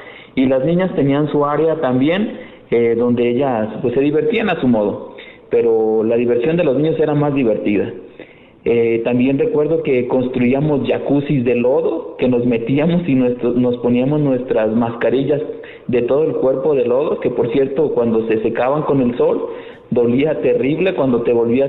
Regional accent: Villahermosa, Jalisco, Mexico; Recuerdo que en nuestra infancia nos íbamos a bañar al arroyo que pasaba por mi pueblo, Villahermosa.

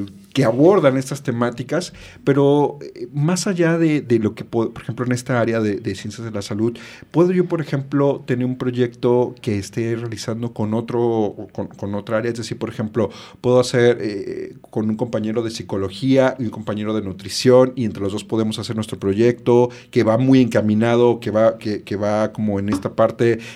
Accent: Mexico; aquí como buen mexicano siempre lo dejamos todo al último

